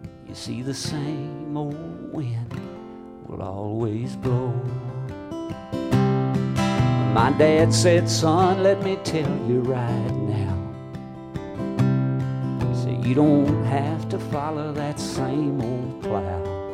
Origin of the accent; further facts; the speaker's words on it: Oklahoma, United States; I was raised up in Caddo County, Oklahoma. And, luckily, both my mom and my dad are still there.